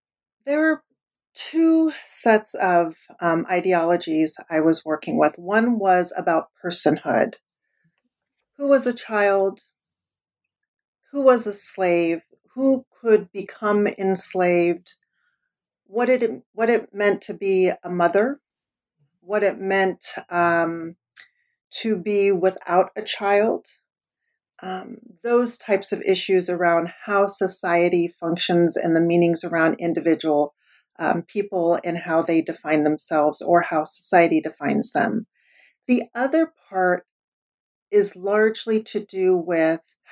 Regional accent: California, United States; So I grew up in the Bay Area.

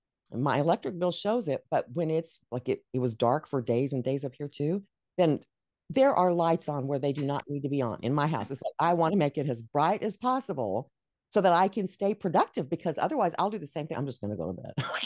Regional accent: Dallas, Texas, United States; also born or lived in New Mexico; So I was raised in Dallas, which, I mean, they had winters back then.

